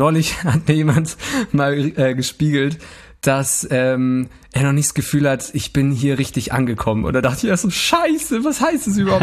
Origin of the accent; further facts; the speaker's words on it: Munich, Bavaria, Germany; Ey, ich komme ja aus München, gell? Eigentlich kann ich auch schon ein bisschen bayerisch reden.